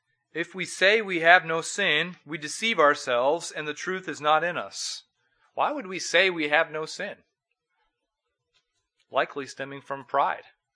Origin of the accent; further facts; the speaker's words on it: North Dakota, United States; And I come from North Dakota, and where self-reliance is certainly applauded.